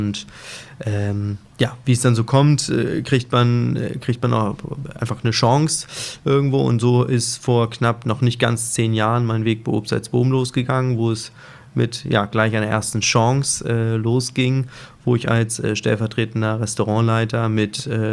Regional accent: Hamburg, Germany; Auch früher hätte ich immer Festland gesagt, ich bin Hamburger Jung, aber mittlerweile hat sich's komplett gedreht.

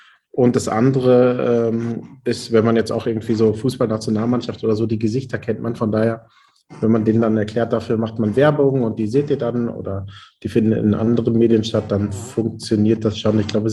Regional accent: Haltern am See, North Rhine-Westphalia, Germany; ich komme ja aus dem Münsterland, aus Haltern am See und bin der Zweitgeborene aus einem elterlichen Bäckereibetrieb.

